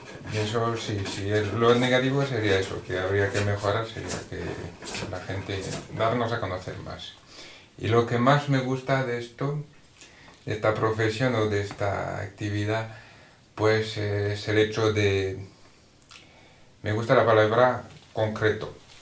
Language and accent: Spanish; France; Spanish is a second language; soy francés y soy luthier.